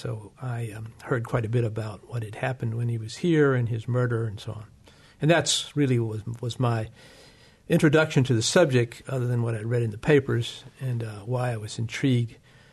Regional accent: Jackson, Tennessee, United States; I'm originally from Tennessee, from Jackson, Tennessee, which is 80 miles northeast of Memphis.

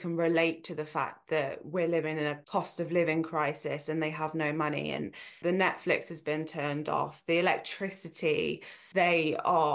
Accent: Nottingham, East Midlands, United Kingdom; especially Nottingham, where I'm from, and Derby

